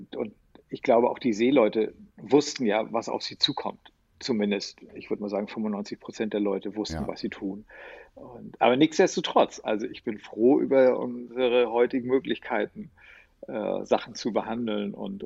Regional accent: Hamburg, Germany; ich bin zwar Hamburger, aber ehrlich gesagt eine ziemliche Landratte.

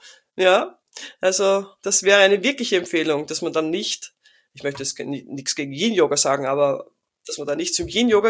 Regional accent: Austria; also ich bin ja aus Österreich

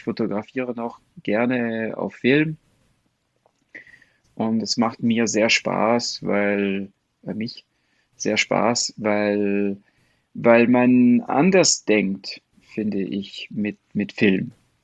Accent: France; German is a second language; Also remember, ich bin Franzose und Comics sind sehr groß in Frankreich.

